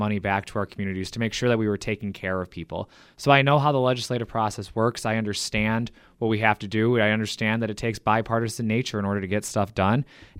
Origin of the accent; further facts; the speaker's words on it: Iola, Wisconsin, United States; So I grew up in Iola, Wisconsin, so not too far away from here. And I grew up in a town of 1,301 people